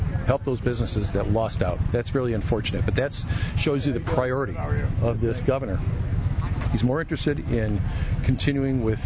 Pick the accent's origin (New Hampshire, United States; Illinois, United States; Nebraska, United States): Illinois, United States; Chicago; I'm a prosecutor from Chicago